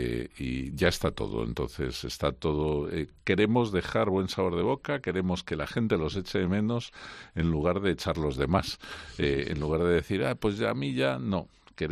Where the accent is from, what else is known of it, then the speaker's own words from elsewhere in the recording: Madrid, Community of Madrid, Spain; somos madrileños y queríamos que la ciudad estuviera representada.